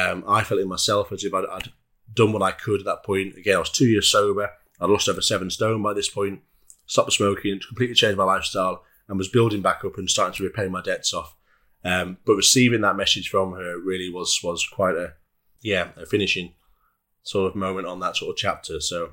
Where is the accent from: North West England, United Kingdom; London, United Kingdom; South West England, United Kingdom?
North West England, United Kingdom; Carlisle; I was in Carlisle at the time, at my hometown. I was walking down the high street.